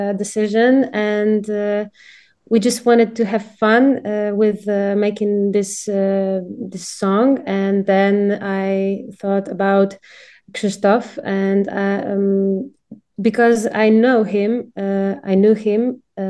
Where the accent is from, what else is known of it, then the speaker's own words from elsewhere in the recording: Terespol, Lublin Voivodeship, Poland; born there; English is a second language; I was born in Terespol, which is in borderline in Poland, and there is some kind of music like folk, Polish folk.